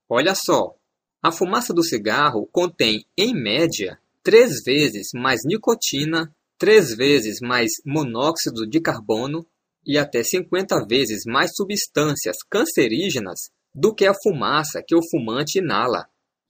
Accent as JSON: {"language": "Portuguese", "town": "São Luís", "region": "Maranhão", "country": "Brazil", "lives_now": "São Paulo, Brazil", "said": "Eu sou de São Luís, Maranhão, e lá tem fumantes, claro, mas nem se compara com São Paulo."}